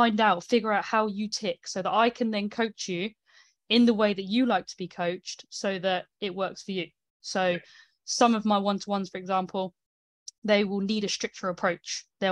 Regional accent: United Kingdom; I'm British. I'll take any sun I can get.

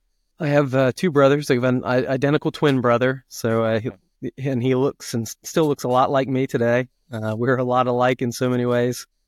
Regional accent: Ohio, United States; now in Dayton, United States; So Whitney and I grew up in Ross County, just east of Dayton, where we live now.

